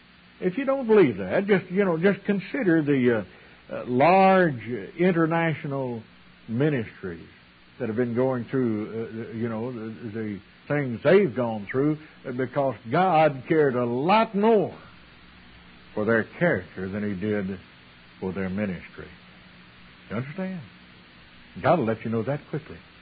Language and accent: English; Missouri, United States; I grew up here in Missouri in the Ozarks, close to Springfield.